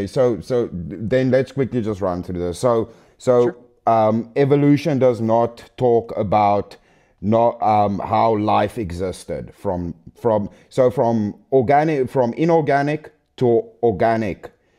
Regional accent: South Africa; saying I'm human and I'm a man and I'm white and I'm South African, that all fits into the same thing.

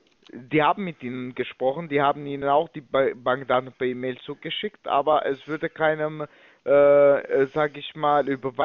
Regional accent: England, United Kingdom; German is a second language; weil ich bin Engländer.

